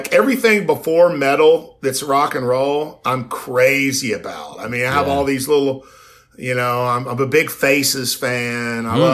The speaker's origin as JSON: {"language": "English", "town": "Beaumont", "region": "Texas", "country": "United States", "tie": "born or raised there", "said": "journey from being this little redneck kid who grew up on literally on Bayou Road was the name of it. I grew up on Bayou Road in Beaumont, and we had alligators and water moccasins"}